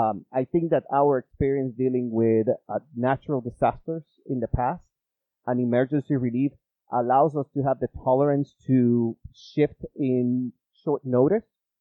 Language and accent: English; New York, United States; I don't know if it is because we are from New York, we were born and raised in New York, and everything in New York is really, really fast.